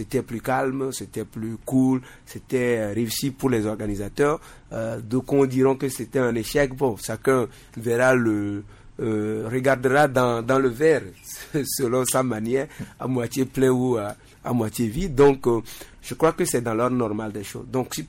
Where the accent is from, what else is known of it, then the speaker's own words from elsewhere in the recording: Togo; Nous sommes en Afrique, nous sommes Togolais